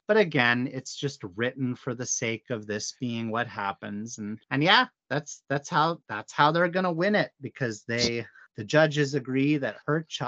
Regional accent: United States; So I'm an American.

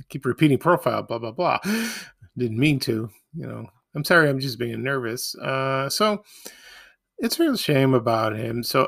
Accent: Chicago, Illinois, United States; now in Oakland, United States; Most of them were in Oakland, Illinois, which where I live now. And but at the time, I wasn't living there. I was living in Chicago on

